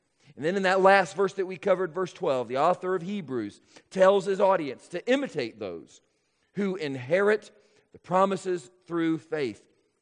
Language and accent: English; Jacksonville, Florida, United States; born there; Many of you know I was born in Jacksonville, Florida, and as a result, I am a big Jaguars fan.